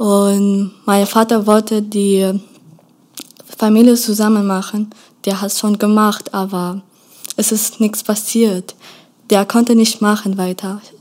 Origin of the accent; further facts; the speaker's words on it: Aleppo, Aleppo Governorate, Syria; German is a second language; Ich komme aus Syrien. Ich bin Kurdin. Und ich bin 16 Jahre alt. Ja, in Aleppo.